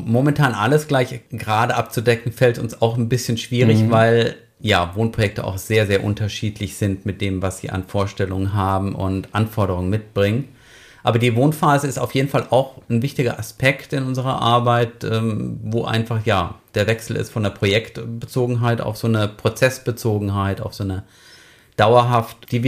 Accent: Freiburg, Baden-Württemberg, Germany; Ich bin geboren, aufgewachsen in Freiburg und habe dann dort und in Berlin studiert, Psychologie mit Schwerpunkt auf Organisations- und Medienpsychologie. Ja, bin danach in der Republik in verschiedenen Städten gut unterwegs gewesen

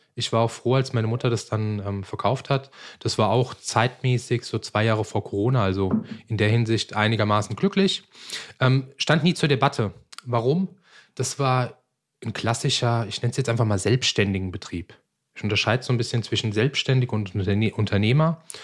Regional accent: Darmstadt, Hesse, Germany; weil ich komme ursprünglich aus Darmstadt

